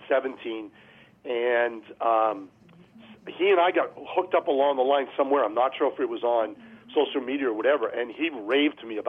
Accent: Massachusetts, United States; Yeah, so I grew up in Massachusetts, and there's one Seth Rainer way.

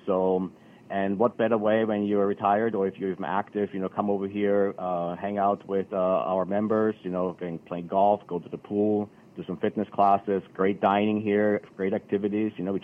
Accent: Vienna, Austria; now in United States; so I'm originally from Vienna, Austria, so from the capital there.

